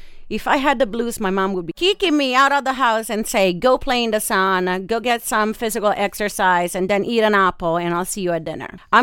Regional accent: Italy; English is a second language; And some cured salami, because I'm from Italy

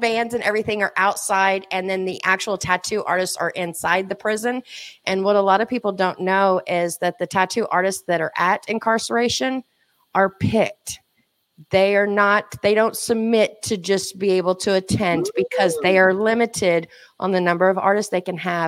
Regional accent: Oklahoma, United States; accent: Okie; It's the Okie accent. Hunting. You know my accent.

